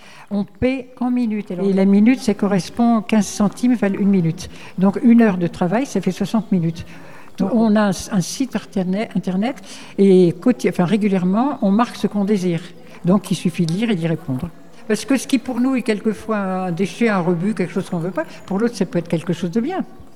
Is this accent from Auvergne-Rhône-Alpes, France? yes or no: no; Hauts-de-France, France; now in Entrammes, France; J'habite en Mayenne, enfin j'habite exactement à Entrammes et je suis originaire du Nord.